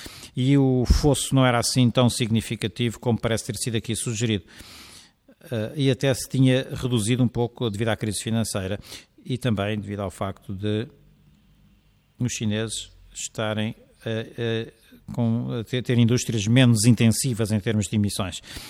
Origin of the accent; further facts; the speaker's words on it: Dundee, Scotland, United Kingdom; os transportes na minha terra natal, que é Dundee